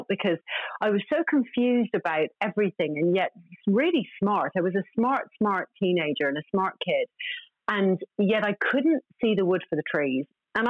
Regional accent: Ireland; I'm Irish.

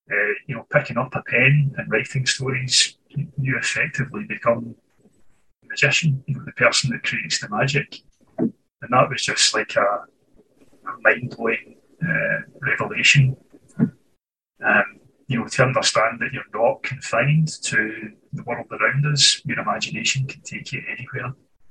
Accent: Scotland, United Kingdom; I was born and raised in Scotland, and here I remain, right at the northern edge of the Roman Empire.

